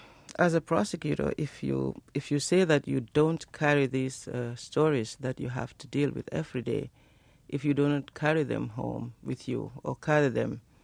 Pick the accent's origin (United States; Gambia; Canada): Gambia; I come from the Gambia